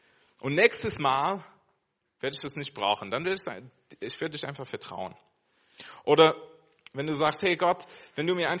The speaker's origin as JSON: {"language": "German", "country": "United States", "lives_now": "Germany", "said": "Ich komme aus Amerika, ich musste quasi alles hinter mich lassen."}